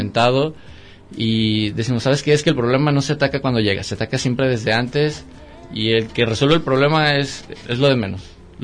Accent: Mexico; Muestra la calidez que tenemos como mexicanos.

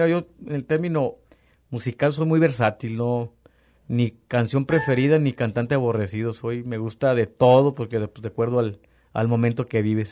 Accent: Guadalajara, Jalisco, Mexico; born there; now in Lagos de Moreno, Mexico; Nací en Guadalajara, Jalisco. Vivo actualmente aquí en Lagos de Moreno, Hernando de Martel, número 52, Colonia La Luz.

